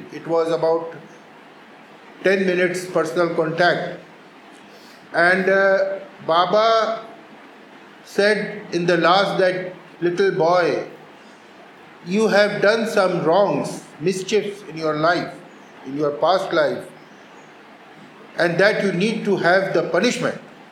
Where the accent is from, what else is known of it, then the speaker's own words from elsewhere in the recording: Patna, Bihar, India; I am from Patna.